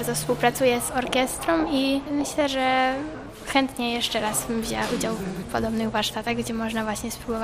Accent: Toruń, Kuyavian-Pomeranian Voivodeship, Poland; mam 17 lat, jestem z Torunia, ale uczę się w szkole muzycznej w Bydgoszczy

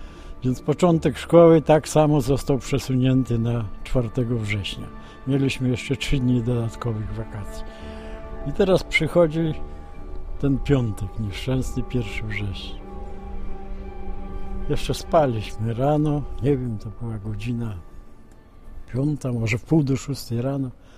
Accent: Lida, Grodno Region, Belarus; Ja pochodzę z Lidy, to jest miejscowość obecna Białoruś.

